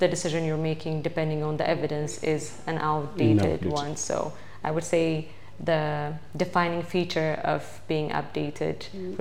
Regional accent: Ethiopia; from Ethiopia.

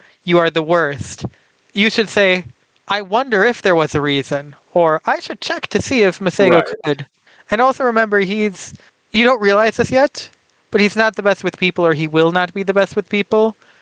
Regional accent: United States; Also, I'm so American that after saying that, I had a moment of, can I say nipple on the podcast without it being explicit?

